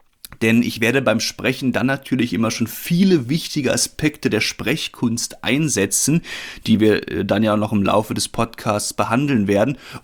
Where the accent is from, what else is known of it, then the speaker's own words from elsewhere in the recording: Berlin, Germany; in Berlin natürlich, meiner Heimat.